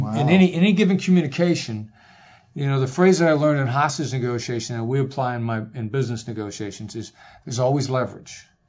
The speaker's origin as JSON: {"language": "English", "region": "Iowa", "country": "United States", "tie": "born or raised there", "said": "before I was an American, before I grew up in Iowa, before I was an Iowan, you know, before I was a Caucasian, Irish, German guy from Iowa"}